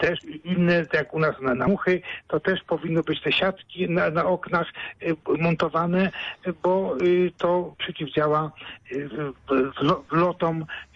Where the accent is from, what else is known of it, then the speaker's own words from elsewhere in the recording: Kuyavian-Pomeranian Voivodeship, Poland; Gwara piękna, wielkopolska, ale ja pochodzę z Kujaw